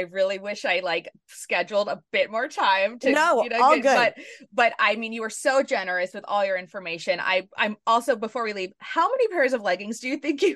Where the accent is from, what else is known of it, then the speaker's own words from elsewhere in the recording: New York City, New York, United States; I grew up in New York City too. I love the Knicks. I'm actually a Mets fan.